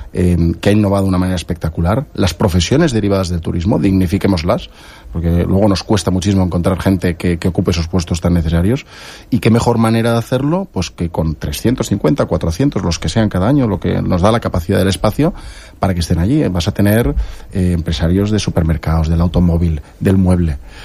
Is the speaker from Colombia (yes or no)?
no; Spain; y en eso somos fantásticos los españoles, yo creo, y somos acogedores